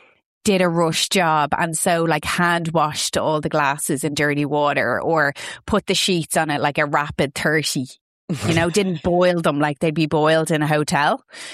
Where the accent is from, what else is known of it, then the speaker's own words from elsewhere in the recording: Ireland; Yeah, do you know what? Because we're Irish and we just get on with it, and we're not, because the heat wave will be over tomorrow.